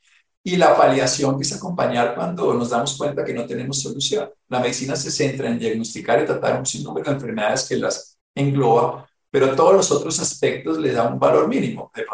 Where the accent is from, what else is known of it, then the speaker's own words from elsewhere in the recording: Armero, Tolima, Colombia; Yo vivía en Armero, Tolima, y tendría, yo creo que 7 u 8 años